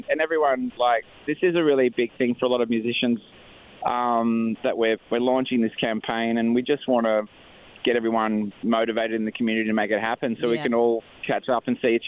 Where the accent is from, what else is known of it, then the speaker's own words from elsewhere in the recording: Finley, New South Wales, Australia; he's from my hometown of Finley, so good luck, Tom.